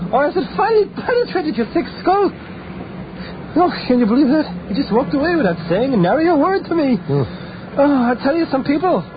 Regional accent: Huntington, United States; I grew up right here in Huntington.

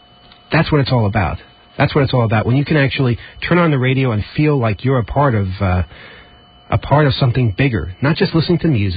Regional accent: New York, United States; And the subject turned into, where are you from? And I said I was from New York.

